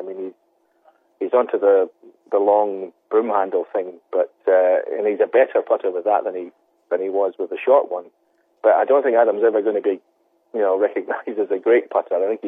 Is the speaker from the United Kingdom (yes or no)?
yes; Scotland, United Kingdom; Well, where I come from, I mean, I'm from Scotland, where we invented the game